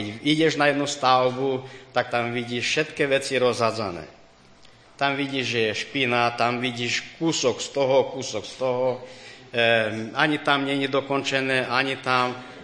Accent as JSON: {"language": "Slovak", "country": "Romania", "said": "To sa stalo v Oradeji u nás v Rumunsku. Keď sme už aj tak priniesli kúsok Rumunska sem k vám"}